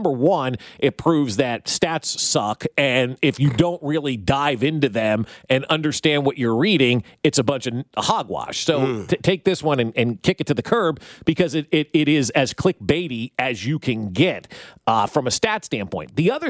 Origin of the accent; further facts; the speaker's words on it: East Coast, United States; I grew up on the East Coast, and when I was a kid, Monday Night Football didn't start till 9 o'clock at night.